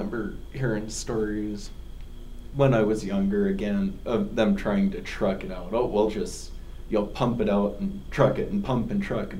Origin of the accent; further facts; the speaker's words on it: Montana, United States; we're both from Montana, and we both know what's going on.